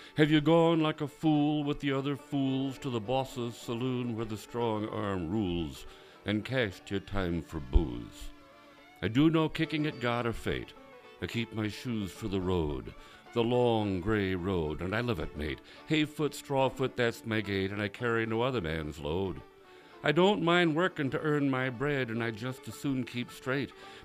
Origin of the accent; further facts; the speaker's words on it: Nevada City, California, United States; here at the studios of KVMR in my hometown, Nevada City, California.